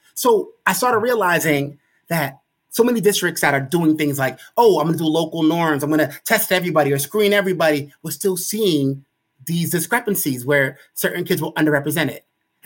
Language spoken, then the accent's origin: English; Brooklyn, New York, United States; Because I fundamentally feel that growing up in Brooklyn, New York, and our school system, had that been reversed, I think I would have been screwed.